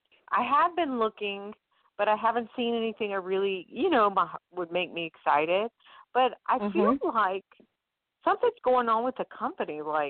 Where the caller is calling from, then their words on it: Louisiana, United States; from Louisiana.